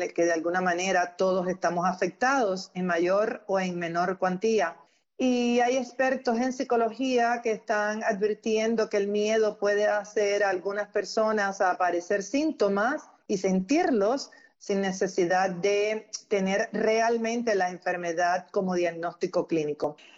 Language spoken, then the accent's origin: Spanish; Cuba; born there; Un abrazo desde la distancia a toda mi querida gente de mi país natal, Cuba.